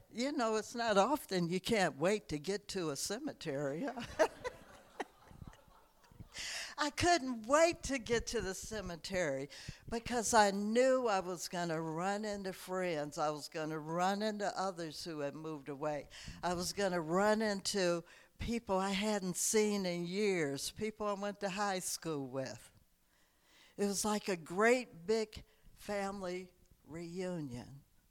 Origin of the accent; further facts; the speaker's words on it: South Bend, Indiana, United States; moved away; In my hometown of South Bend, Indiana, there was one main cemetery.